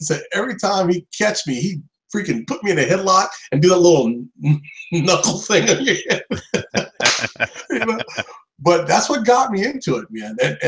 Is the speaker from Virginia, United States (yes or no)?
yes; Newport News, Virginia, United States; Right in Virginia, Denby, which is like a Newport News subsidiary, sort of. Newport News, Virginia. I grew up here, and I had a very classic childhood